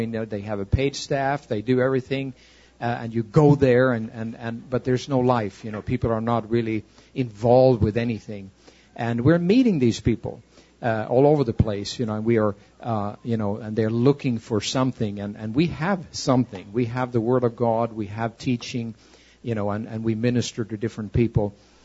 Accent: Stockholm, Stockholm County, Sweden; English is a second language; from Stockholm, Sweden.

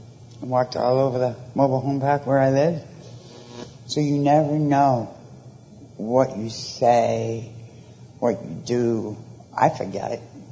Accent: Florida, United States; I'm from Florida. I haven't been here in 10 years.

